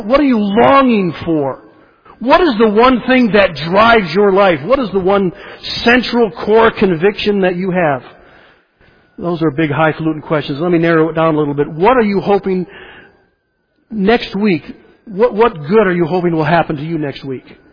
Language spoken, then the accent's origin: English; the South, United States; I'm from the South, aren't I?